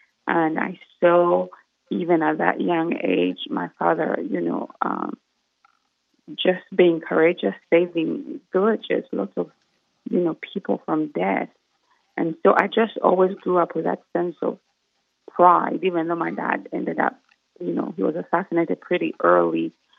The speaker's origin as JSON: {"language": "English", "town": "Kampala", "region": "Central Region", "country": "Uganda", "tie": "born or raised there", "moved": "as an adult", "lives_now": "England", "said": "I was born in Uganda, in the capital city of Kampala, and I grew up there until I lived there and went to school there, and left when I was about 23, 24, and moved to England."}